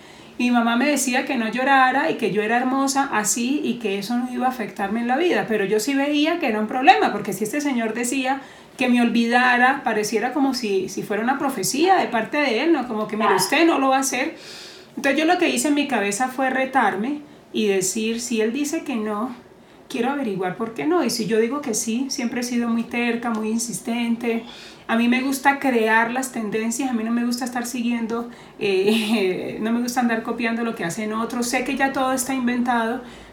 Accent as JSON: {"language": "Spanish", "town": "Los Patios", "region": "Norte de Santander", "country": "Colombia", "tie": "born or raised there", "also_born_or_lived": "Cúcuta", "said": "Nací hace 42 años en Cúcuta, en un barrio llamado San Miguel, y luego mi familia se trasladó al municipio de Los Patios."}